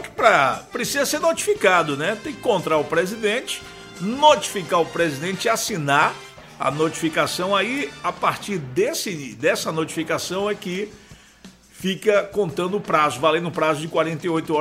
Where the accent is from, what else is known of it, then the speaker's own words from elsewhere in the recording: Itajuí, Brazil; nasci e cresci no mesmo bairro em Itajuí